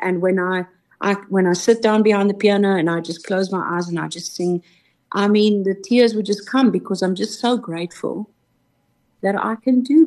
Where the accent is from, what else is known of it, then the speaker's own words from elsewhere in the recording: South Africa; first language Afrikaans; English is a second language; first song I ever wrote was actually Afrikaans. And so I have written material that is obviously in my mother language.